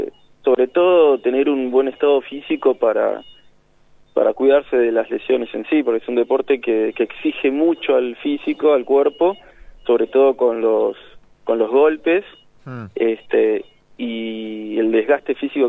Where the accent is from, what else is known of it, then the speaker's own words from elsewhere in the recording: Buenos Aires, Argentina; Yo soy de Capital Federal.